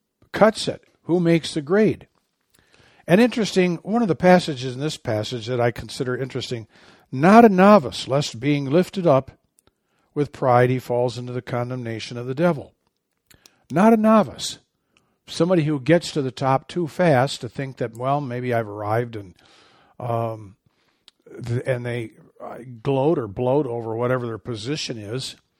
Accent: Michigan, United States; now in Arizona, United States; they don't have dog catchers out here in Arizona. They have them where I grew up in Michigan.

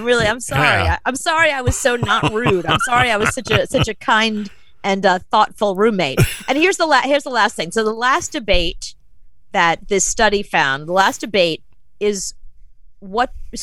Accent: Brooklyn, New York, United States; Even growing up in Brooklyn, we had one bathroom.

